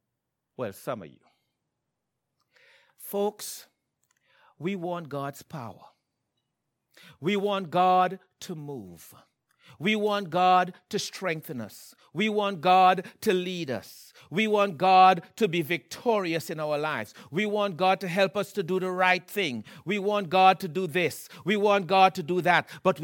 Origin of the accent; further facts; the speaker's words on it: Trinidad & Tobago; I grew up in Trinidad. I saw some fishermen.